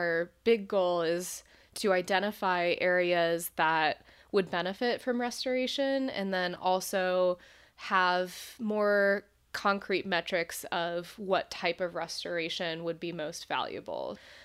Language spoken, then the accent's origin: English; Boise, Idaho, United States; yeah, I was born and raised in Boise, actually.